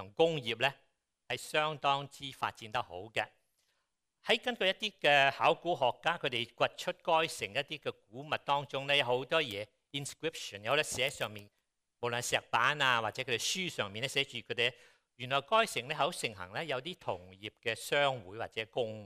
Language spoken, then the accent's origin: Cantonese; China; 我哋中國人都係有啲咁嘅習慣嘅